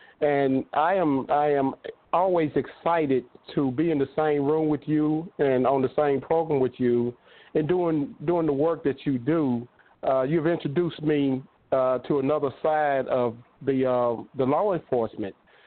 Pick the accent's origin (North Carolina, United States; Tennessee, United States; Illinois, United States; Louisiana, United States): Tennessee, United States; Memphis; I grew up in the Hurt Village Housing Projects, the oldest of nine children to a single mother.